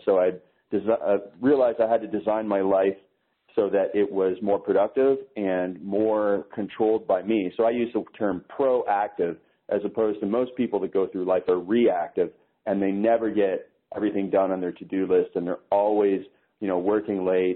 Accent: Canada; My office is actually in Denver. I'm Canadian. I live in Canada, but my business partner lives in Denver.

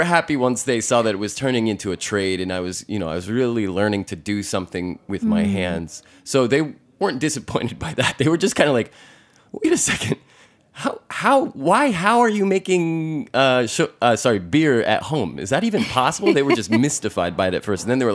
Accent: Bristol, Vermont, United States; now in Japan; I'm originally from Bristol, Vermont.

